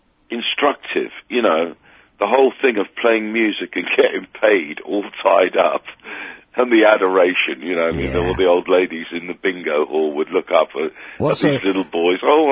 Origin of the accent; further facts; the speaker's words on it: Poole, South West England, United Kingdom; born there; I was born in Poole, really.